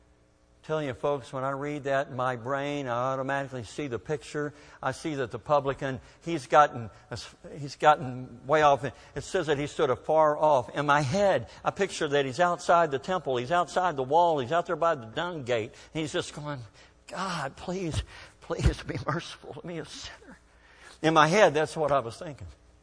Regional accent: United States; I am an American. I believe in the Democratic Republic of America.

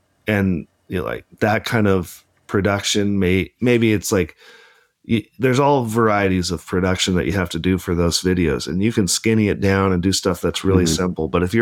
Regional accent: Pacific Northwest, United States; I grew up in the Pac Northwest, so Tillamook's awesome.

